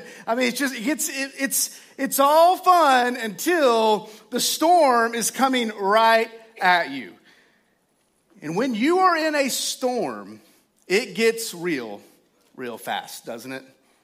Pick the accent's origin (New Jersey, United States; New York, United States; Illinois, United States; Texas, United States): Texas, United States; this is kind of cool because I'm from Texas and I'm weird.